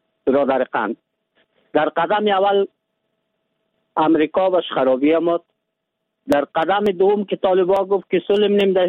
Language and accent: Persian; Afghanistan; من از افغانستانم